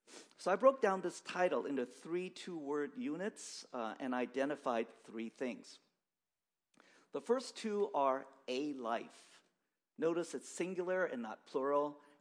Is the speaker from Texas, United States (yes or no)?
no; San Francisco, California, United States; I grew up primarily in the North Beach and Chinatown areas of San Francisco.